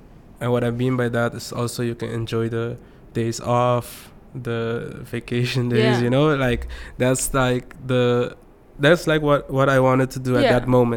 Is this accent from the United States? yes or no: no; Aruba; moved away as an adult; now in Netherlands; When I went to school, I was the only one from Aruba, or only like Beterlander there.